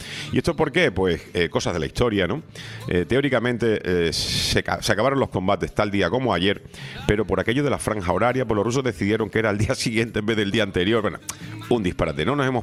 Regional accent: Seville, Andalusia, Spain; uno de los monumentos más emblemáticos de mi ciudad natal, que es la Plaza de España, se construyó para este fin, para celebrar la Feria Internacional Iberoamericana de Sevilla del año 29

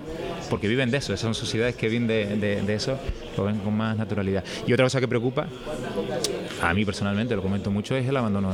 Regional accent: Santa Cruz de Tenerife, Canary Islands, Spain; Lo digo yo, que soy del Toscal de Santa Cruz

